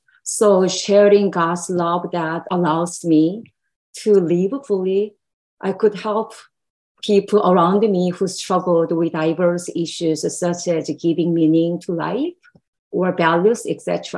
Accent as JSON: {"language": "English", "country": "South Korea", "tie": "born or raised there", "said": "So probably I'd like to start by providing the context of my home country. Mm-hmm. I was born, raised, and educated in South Korea, as you know."}